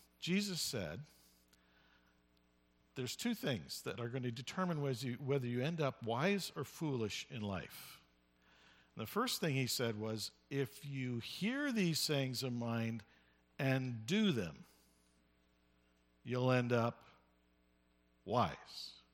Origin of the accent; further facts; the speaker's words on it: Canada; I'm a Canadian. I live in Canada.